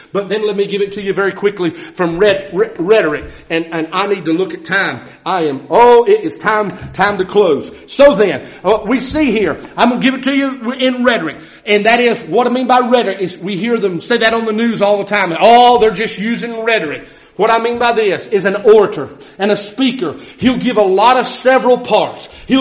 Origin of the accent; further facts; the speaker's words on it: Atlanta, Georgia, United States; I'm not native West Virginia. I'm from Atlanta, Georgia.